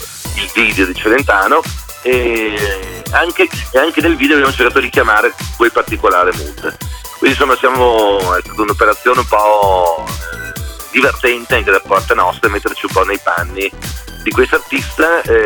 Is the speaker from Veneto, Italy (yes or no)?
yes; Cittadella, Veneto, Italy; qui in zona noi siamo veneti, Cittadella, che è in provincia di Padova, okay, di base, perché poi comunque siamo non tutti da Cittadella, ma da paesi limitrofi